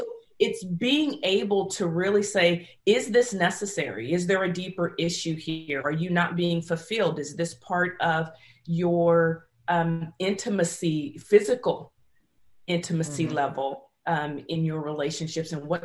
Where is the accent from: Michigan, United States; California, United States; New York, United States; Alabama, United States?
California, United States; San Francisco; Throw it into the bay, or I'm from San Francisco.